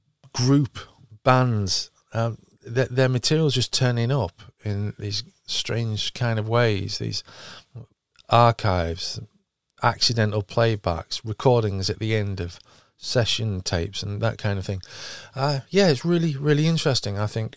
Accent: United Kingdom; but us being British, we call it CEX or Kex

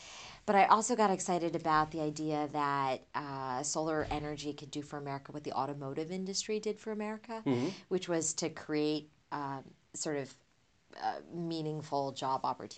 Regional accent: United States; born there; Well, I was born in the States. My parents immigrated.

